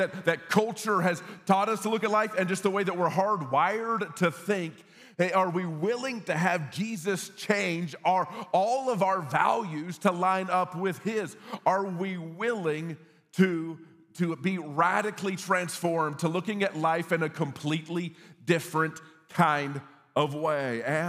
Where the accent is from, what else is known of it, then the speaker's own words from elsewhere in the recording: Texas, United States; you know, growing up in Texas, in the words of the great theologian Ron White, he says, in Texas, if you kill us, we will kill you back.